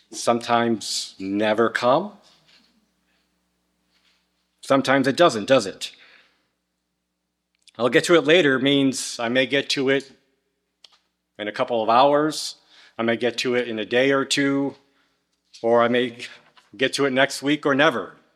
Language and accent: English; New York, United States; back home where I grew up in Western New York, because they now have several feet of snow